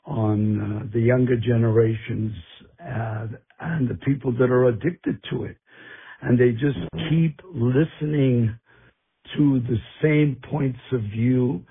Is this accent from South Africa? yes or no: no; Cyprus; also born or lived in Israel; I grew up in the Middle East. I was raised in Cyprus in the middle of a conflict between, A, the Greeks trying to get rid of the British, and the Greeks fighting the Turks